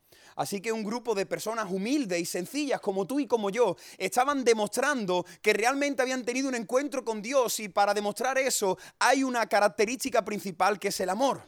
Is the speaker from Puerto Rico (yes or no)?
no; Cádiz, Andalusia, Spain; also born or lived in Córdoba; hemos estado 5 años trabajando en Córdoba y ahora el Señor pues nos ha llevado a nuestra tierra. Yo soy de Cádiz y allí estamos pastoreando